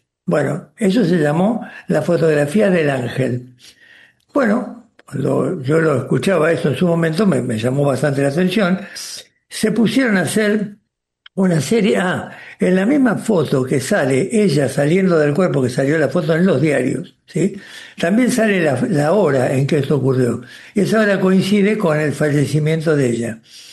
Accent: Buenos Aires, Argentina; Yo que me crié acá, vivía en Buenos Aires, siempre acá

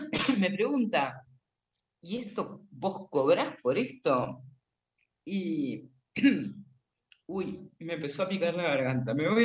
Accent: Argentina; por más que nosotros estemos entrenados como argentinos, estamos muy entrenados en las crisis

